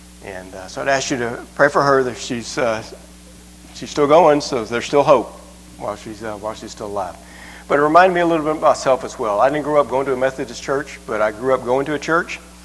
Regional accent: Houston, Texas, United States; moved away as an adult; now in Carthage, United States; I was born and raised in Houston, lived there all of my life until God led us to Tennessee about 3 years ago.

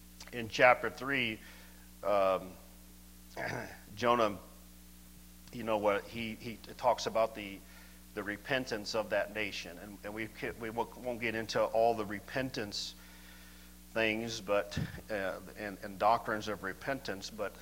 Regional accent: Hammond, Indiana, United States; I grew up over here in Hammond, Indiana.

